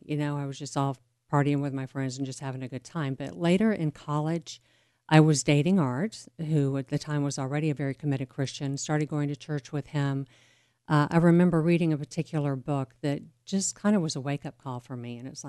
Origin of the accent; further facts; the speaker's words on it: Florida, United States; I started working at a small radio station in my home state of Florida.